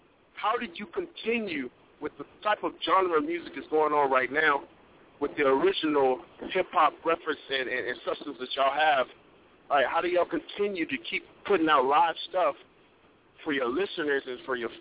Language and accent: English; Jacksonville, North Carolina, United States; I'm originally from Jacksonville, North Carolina.